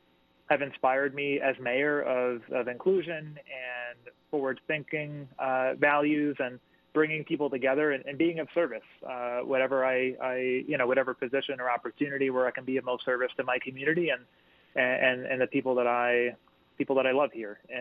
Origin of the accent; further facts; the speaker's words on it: Holyoke, Massachusetts, United States; I grew up in Holyoke where we had the same people running for office every year.